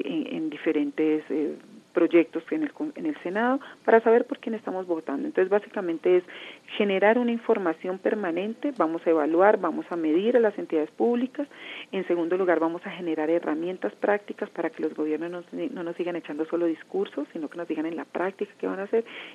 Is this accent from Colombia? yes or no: yes; Colombia; debemos tener un gran nivel de dignidad como ciudadanos colombianos